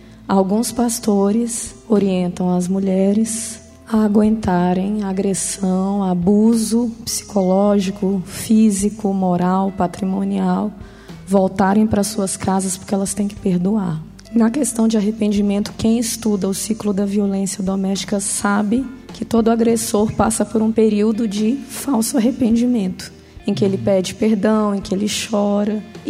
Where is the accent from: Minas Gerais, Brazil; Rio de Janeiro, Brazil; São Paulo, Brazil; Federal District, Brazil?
Federal District, Brazil; Brasília; eu sou de Brasília.